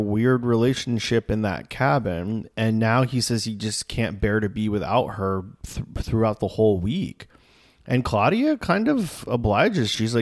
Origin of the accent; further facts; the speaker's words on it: Florida, United States; We can say that because we're from Florida.